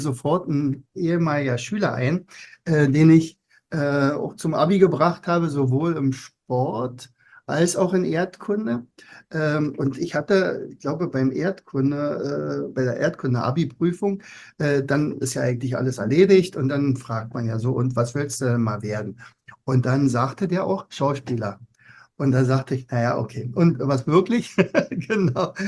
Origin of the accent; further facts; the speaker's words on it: Brandenburg, Germany; Wir sind nämlich beide aus Brandenburg.